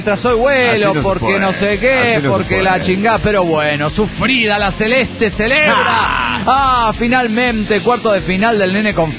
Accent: Guadalajara, Jalisco, Mexico; de Guadalajara, Jalisco, México.

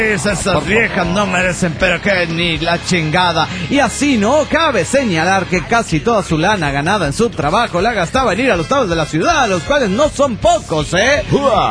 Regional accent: Mexico City, Mexico; del DF mexicano.

